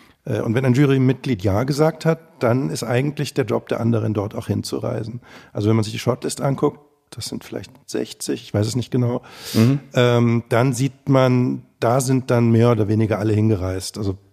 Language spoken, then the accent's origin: German; Ansbach, Bavaria, Germany; Es gibt in meiner Heimatstadt Ansbach sehr ungewöhnlicherweise ein 2007 neu gegründetes Ensemble-Theater.